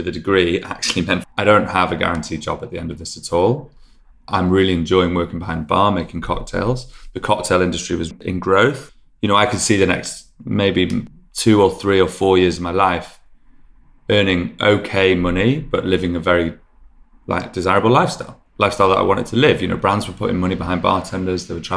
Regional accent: Manchester, North West England, United Kingdom; I grew up in South Manchester, so that wasn't really an option.

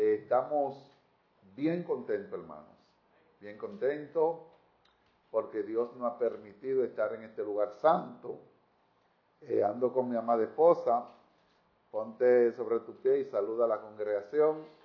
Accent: Dominican Republic; Y somos de República Dominicana.

